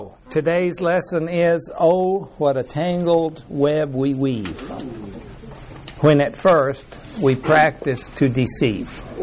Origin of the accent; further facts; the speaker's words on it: Mexico; You know, I grew up in Mexico, and in Mexico, the whole culture was you tell people what they want to hear.